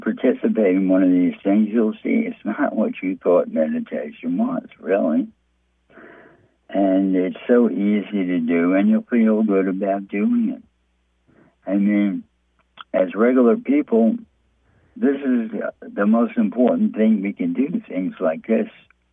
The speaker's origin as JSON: {"language": "English", "country": "United States", "said": "I'm talking to you, Americans. I'm American. I'm in New York City here."}